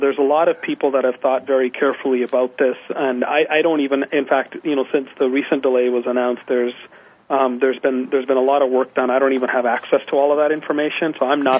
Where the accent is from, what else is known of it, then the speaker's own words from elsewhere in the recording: Canada; now in United States; I'm Canadian. You know, these are the kind of reasons and the kinds of programs that drove me to move to the United States.